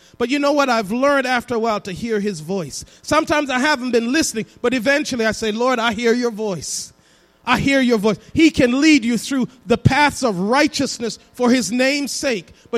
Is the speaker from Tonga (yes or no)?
no; England, United Kingdom; moved away as an adult; when I first came to this country, I grew up in England, and they drive on the other side of the road.